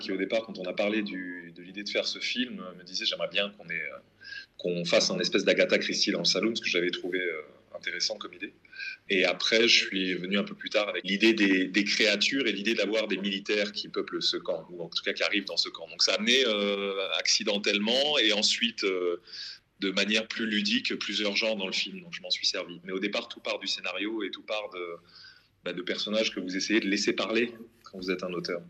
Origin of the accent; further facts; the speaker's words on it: Republic of the Congo; moved away as an adult; now in France; Moi, j'ai grandi au Congo-Brazzaville. Je suis arrivé en France à mes 18-19 ans, après mon bac.